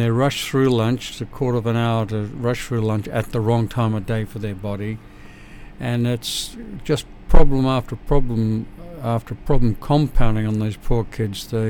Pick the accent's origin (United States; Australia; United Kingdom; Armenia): Australia; accent: Australian; they can understand your American accent better than my Australian accent